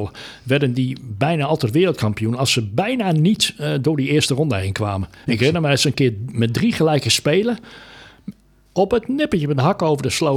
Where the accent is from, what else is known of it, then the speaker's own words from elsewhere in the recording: Netherlands; Met Nederland zijn wij Nederlanders zijn altijd overtuigd dat wij het heel goed gaan doen.